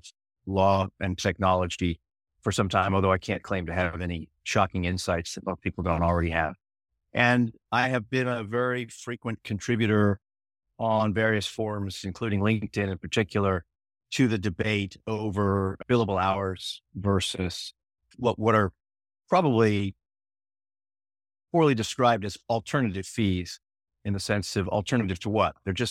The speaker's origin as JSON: {"language": "English", "region": "Pennsylvania", "country": "United States", "tie": "born or raised there", "lives_now": "Virginia, United States", "said": "I started my professional life in Pennsylvania, which is my home state. Practiced in a boutique firm for about 7 or 8 years before moving to my family to Virginia."}